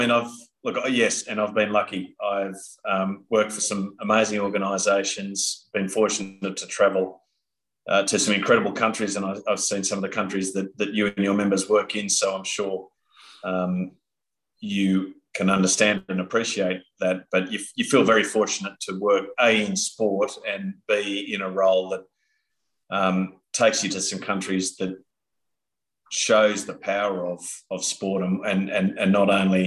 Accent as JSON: {"language": "English", "town": "Sydney", "region": "New South Wales", "country": "Australia", "tie": "born or raised there", "said": "I grew up in Sydney. I was in Canberra, which is about 300 kilometres south of Sydney, for university"}